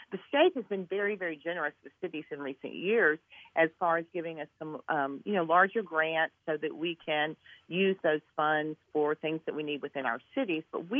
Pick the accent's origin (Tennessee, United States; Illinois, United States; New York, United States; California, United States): Tennessee, United States; Gallatin; hit my hometown, I was in the control room at News Channel 5 in Nashville, and I watched the devastation in my hometown, and I thought, I want to be home.